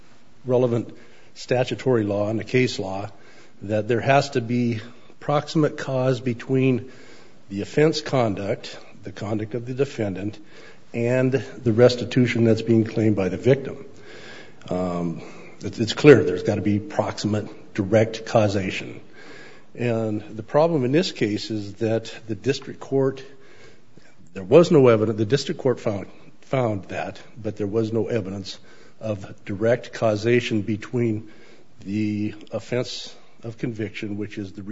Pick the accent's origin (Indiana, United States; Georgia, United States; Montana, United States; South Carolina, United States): Montana, United States; Helena; I am an attorney from Helena, Montana.